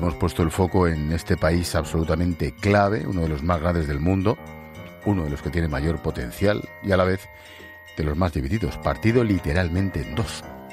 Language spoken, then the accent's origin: Spanish; Spain; nos jugamos mucho como españoles